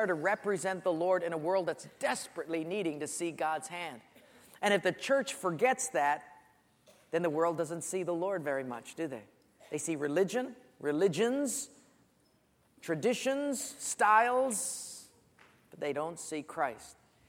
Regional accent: Honolulu, Hawaii, United States; I was raised in Palolo Valley. We were very poor.

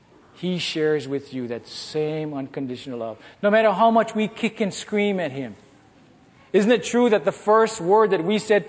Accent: Hawaii, United States; Akeem, I came here from Hawaii as a stranger to you. I now leave as your brother.

